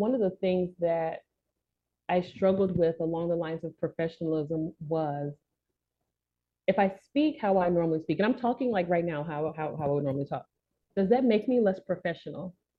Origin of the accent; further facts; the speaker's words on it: Alabama, United States; I'm originally from Alabama, and those Southern, you know, traditions and rules were very much instilled within me.